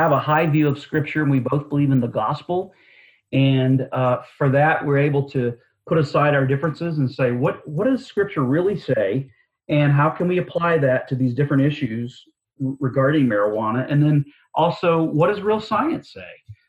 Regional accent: the South, United States; You know, I grew up in the Bible Belt and so forth

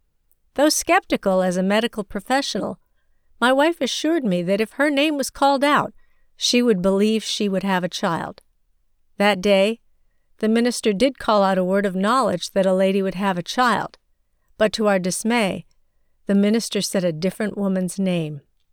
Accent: China; now in United States; I am Chinese and was born and raised in China to a family that worshiped Buddha and other gods.

